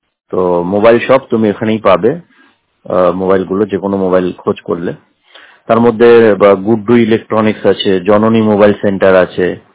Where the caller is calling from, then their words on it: West Bengal, India; আমি পশ্চিমবঙ্গের নদিয়া জেলা থেকে … কথা বলছি।